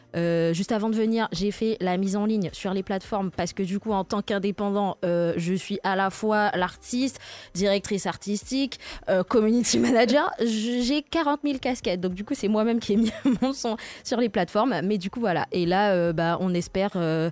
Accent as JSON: {"language": "French", "region": "Guadeloupe", "country": "France", "tie": "born or raised there", "moved": "yes", "said": "En fait, j'ai vécu en Guadeloupe, j'ai grandi en Guadeloupe, mais c'était tellement habituel."}